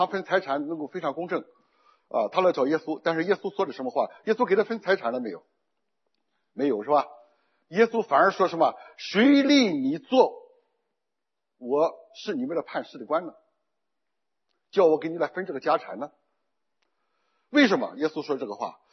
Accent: Shandong, China; 我是从山东过来哈，山东过年的时候要蒸大馒头啊

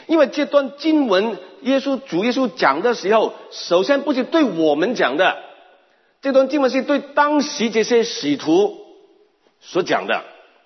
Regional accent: China; 我们中国人都懂得这个道理了

